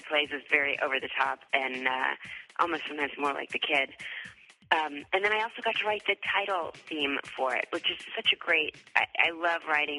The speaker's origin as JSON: {"language": "English", "town": "Dallas", "region": "Texas", "country": "United States", "tie": "born or raised there", "said": "I was living in New York City at the time. Even though I grew up in Dallas, I heard it on the radio"}